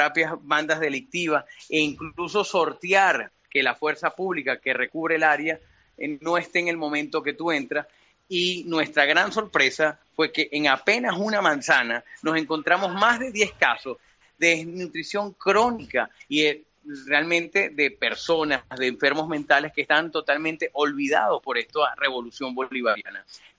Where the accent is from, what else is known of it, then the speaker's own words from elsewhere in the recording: Venezuela; Y eso es algo que, como venezolano, debo decir, es indescriptible